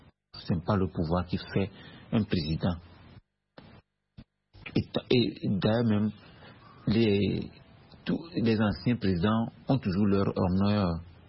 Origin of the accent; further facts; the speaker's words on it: Togo; Par exemple, chez nous au Togo actuellement